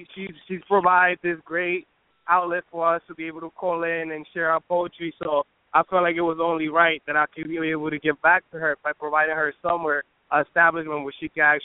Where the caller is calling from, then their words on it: Brooklyn, New York, United States; calling from Brooklyn, New York.